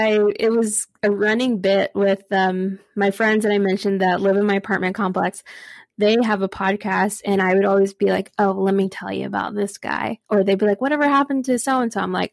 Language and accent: English; Mesquite, Texas, United States; now in Orlando, United States; I am going back to Texas, where I'm originally from, but I am going to Austin. So I'm originally from the Dallas area. I'm from Mesquite, home of Alyssa Edwards.